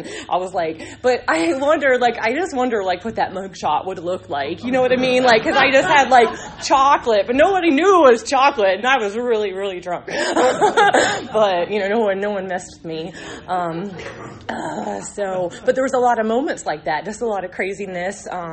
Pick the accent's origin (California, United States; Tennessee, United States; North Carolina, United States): North Carolina, United States; also born or lived in Gillette, Wyoming; because I'm from North Carolina. My dad was in the Coast Guard, but we got stationed in Gillette, Wyoming when we all got split up.